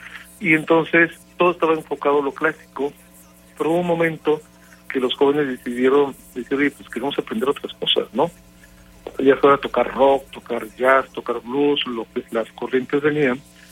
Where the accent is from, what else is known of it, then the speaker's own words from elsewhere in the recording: Tamaulipas, Mexico; donde yo vengo de Tamaulipas, ahí llega Santa Claus